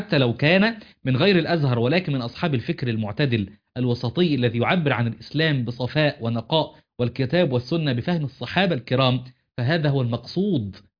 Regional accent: Qena Governorate, Egypt; يعني انا اصلا من الصعيد محافظه قنا.

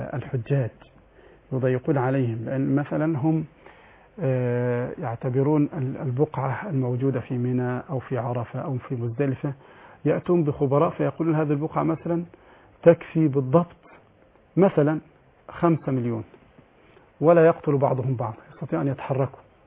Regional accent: Egypt; البنوك الإسلامية عندنا في البنوك عندنا في مصر عموما تنقسم إلى 3 أقسام

